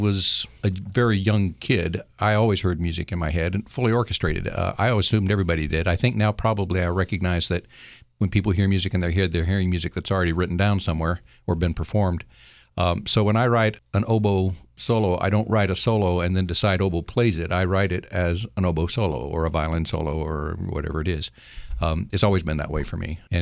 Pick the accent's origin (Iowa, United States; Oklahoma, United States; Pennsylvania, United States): Oklahoma, United States; also born or lived in Kansas; And I grew up in Oklahoma and Kansas, so that felt like home to me.